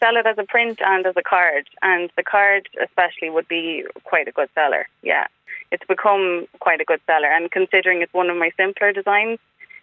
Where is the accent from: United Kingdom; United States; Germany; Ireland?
Ireland; Dublin, Leinster; now in Kildare, Ireland; I'm from Dublin, but I live in Kildare and all my family were in Dublin.